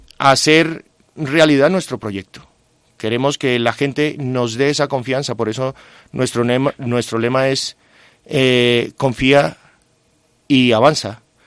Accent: Colombia; now in Jaca, Spain; Sí, correcto, soy

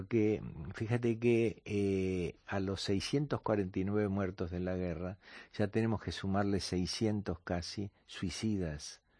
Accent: Argentina; yo que soy argentino, pero que llevo con orgullo sangre catalana, vasca, gallega, hablo el catalán, hablo

